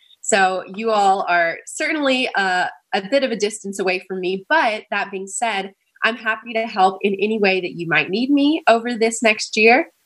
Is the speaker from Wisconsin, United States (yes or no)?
no; Lexington, Kentucky, United States; And I'm from Lexington, so it's where I am right now, sending you greetings from the Eastern time zone.